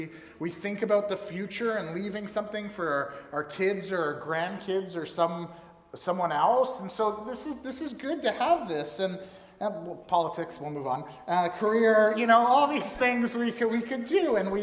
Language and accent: English; Canada; Others, if you're like me, you're pretty much as Canadian as can be because your family was here way before the founding of Canada